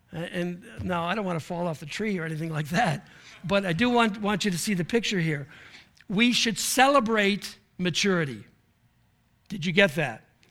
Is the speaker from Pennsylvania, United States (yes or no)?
no; New York, United States; We come from Western New York